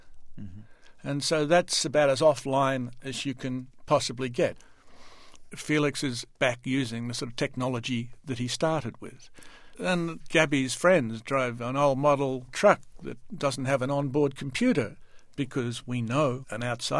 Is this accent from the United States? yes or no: no; Australia; And because I am from Australia, I felt I knew his accent.